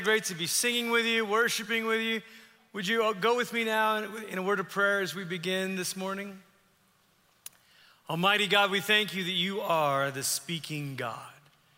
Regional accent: Malaysia; My dad, we grew up in Malaysia

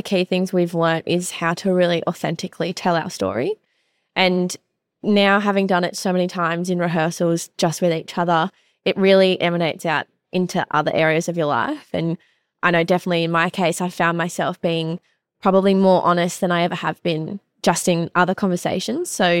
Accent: Sydney, New South Wales, Australia; now in Holbrook, Australia; absolutely no shame in talking about being from Sydney now.

